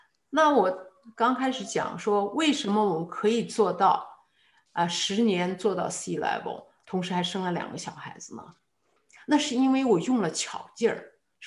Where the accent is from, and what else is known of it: China